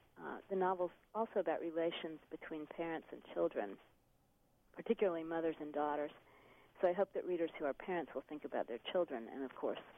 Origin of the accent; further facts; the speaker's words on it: Atlanta, Georgia, United States; This may have something to do with growing up in Atlanta in the 60s